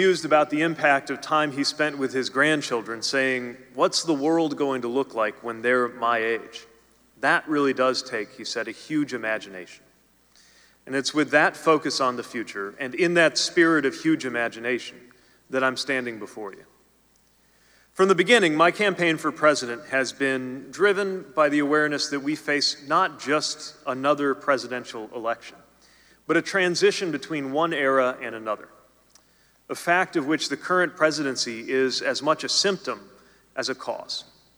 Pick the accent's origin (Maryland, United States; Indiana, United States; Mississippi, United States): Indiana, United States; South Bend; with a view to everyday life in places like my hometown of South Bend.